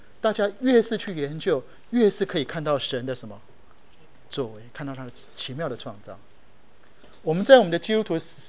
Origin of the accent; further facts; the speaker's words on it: Japan; 我从小在日本，我在日本长大，